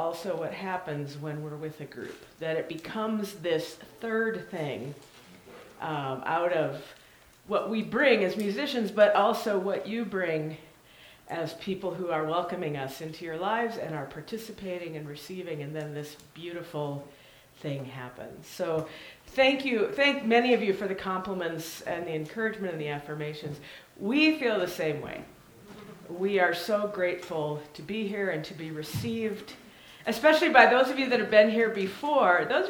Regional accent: Pittsburgh, Pennsylvania, United States; I'm from Pittsburgh area, when they were winning all those Super Bowls

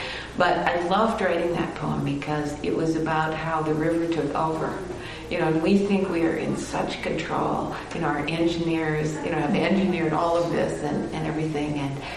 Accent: Stillwater, Minnesota, United States; if you're from Minnesota, you know that the state prison is in Stillwater. And I grew up in Stillwater.

